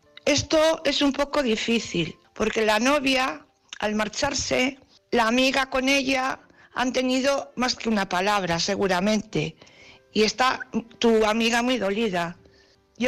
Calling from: Valladolid, Castile and León, Spain; de Valladolid.

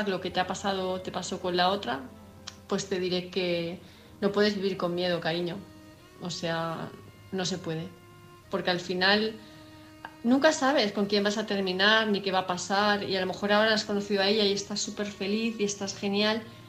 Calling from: Palma de Mallorca, Balearic Islands, Spain; de Palma de Mallorca

